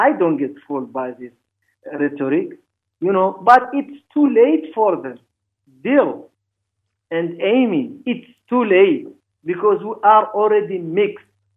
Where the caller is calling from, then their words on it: Mauritania; And I'm sending here from Mauritania so much love to my brothers and sisters in the Global Village